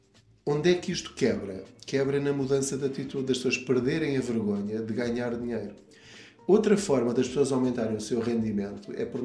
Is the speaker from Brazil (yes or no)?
no; Covilhã, Castelo Branco, Portugal; Eu cresci numa aldeia no Sopé da Serra da Estrela, em Pulul, Conselho da Covilhã.